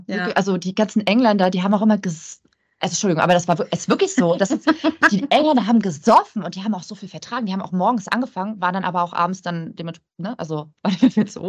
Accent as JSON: {"language": "German", "town": "Stralsund", "region": "Mecklenburg-Vorpommern", "country": "Germany", "tie": "born or raised there", "said": "den ich aus meiner Heimatstadt Stralsund"}